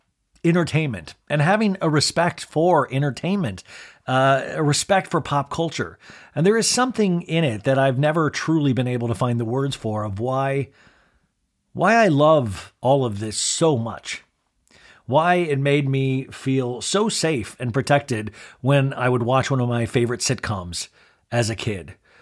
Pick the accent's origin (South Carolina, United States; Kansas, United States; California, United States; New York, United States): Kansas, United States; Olathe; I remember growing up in Olathe, Kansas, and I remember just sitcoms.